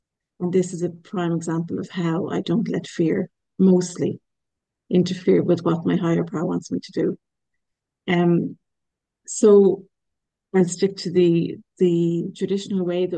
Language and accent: English; Ireland; I don't know if anyone can pick up my accent. I'm Irish, I'm in Ireland